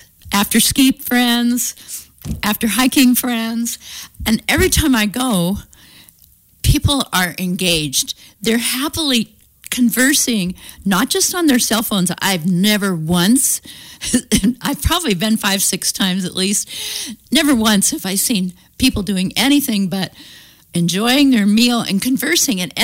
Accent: Spokane, Washington, United States; born there; luckily I was born in Spokane

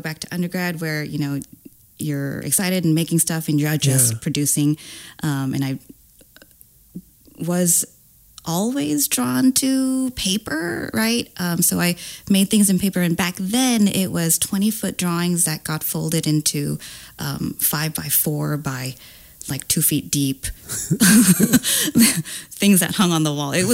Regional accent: Florida, United States; born there; also born or lived in California / Washington / Georgia / Texas; But yes, I was born in Florida and then quickly moved to California. And then we bounced around a bunch of places. Like we were in Tacoma when I was like 4 to 6, maybe. Then we went back to Florida.

